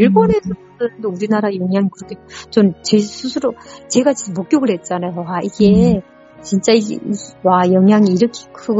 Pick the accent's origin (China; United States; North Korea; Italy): North Korea; accent: North Korean dialect; now in South Korea; 저 면접하는 과정에 제가 북한 사투리가 나왔나 봐요.